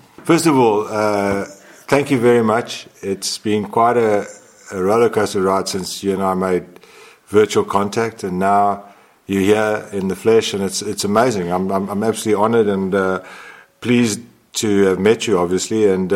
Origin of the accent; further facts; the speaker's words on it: South Africa; also born or lived in Mozambique; was born in Mozambique from a Portuguese family. And my grandparents immigrated to South Africa, and when my mom and dad split, we ended up in South Africa.